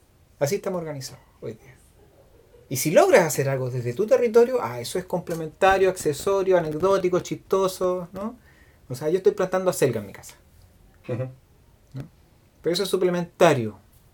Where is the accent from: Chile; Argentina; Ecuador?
Chile; Viña del Mar, Valparaíso; moved away as an adult; now in Valdivia, Chile; Nací y me crié en Viña del Mar, Concón.